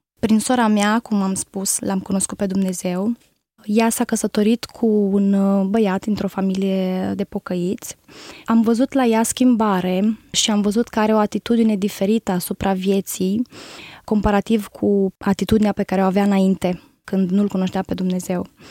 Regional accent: Suceava, Suceava County, Romania; born there; M-am născut în Suceava, într-o familie simplă, de creștini ortodoxi. Sunt cea mai mică din cei 3 copii ai familiei.

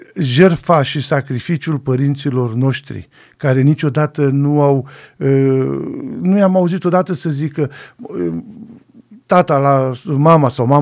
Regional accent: Drobeta-Turnu Severin, Mehedinți County, Romania; sunt născut și crescut la Turnu Severin, iar după armată am rămas în București și aveam 19 ani

